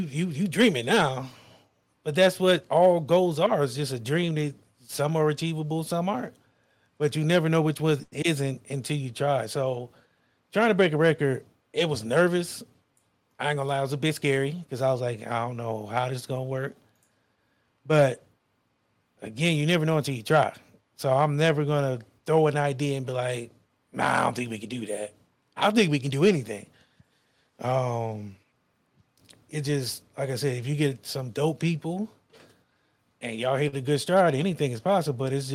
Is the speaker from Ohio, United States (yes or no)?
yes; Akron, Ohio, United States; You know, I grew up in Akron, Ohio.